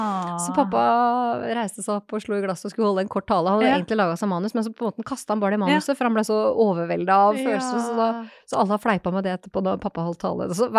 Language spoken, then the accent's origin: Norwegian; Nannestad, Akershus, Norway; hvor vi hadde festen på bygdehuset hjemme i Nannestad.